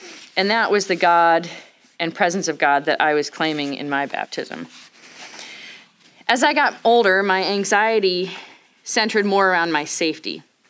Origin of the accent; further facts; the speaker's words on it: Canton, Ohio, United States; I grew up in Canton, Ohio, in Northeast Ohio with my parents and five siblings, two older and three younger.